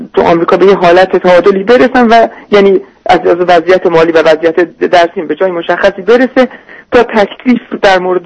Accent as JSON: {"language": "Persian", "country": "Iran", "moved": "yes", "lives_now": "United States", "said": "من حالا که در واقع آمریکا اومدم، خب یکی دو ماه اولش یکم اینجا محیط برام عوض شده بود و خب از ایرانم دور شده بودم"}